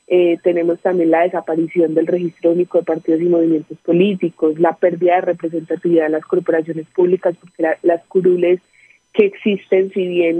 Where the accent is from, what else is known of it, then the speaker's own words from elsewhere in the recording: Carmen de Atrato, Chocó, Colombia; also born or lived in Ciudad Bolívar; realmente vivo en el Carmen de Atrato desde hace 27 años. Nací en Ciudad Bolívar, Antioquia, que es un municipio al lado, pero por un accidente del tiempo. Pero soy oriunda del Carmen de Atrato. Es un municipio, el municipio más frío del Chocó